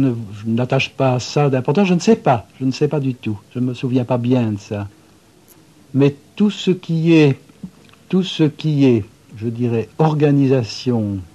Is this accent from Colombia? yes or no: no; Brussels, Brussels-Capital Region, Belgium; born there; je suis né à Bruxelles. C'est un hasard, mais enfin, ma grand-mère était vraiment bruxelloise et ne parlait que le marolien, c'est-à-dire un mélange curieux entre le flamand et le français.